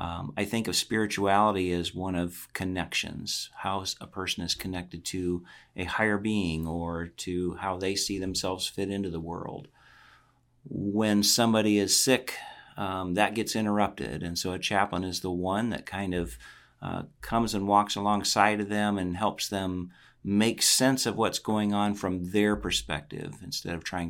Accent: Cedar Rapids, Iowa, United States; also born or lived in Missouri; Born and raised in Cedar Rapids and then moved to Missouri for the college experience and then back here.

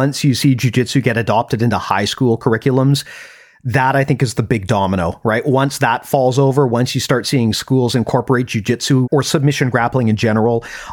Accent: Canada; as a Canadian, hockey is tremendously popular, right, where I live

